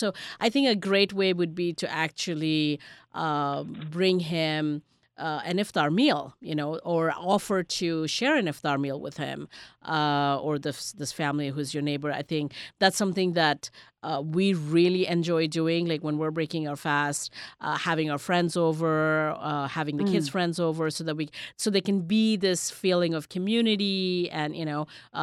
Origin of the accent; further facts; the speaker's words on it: India; now in United States; I grew up in India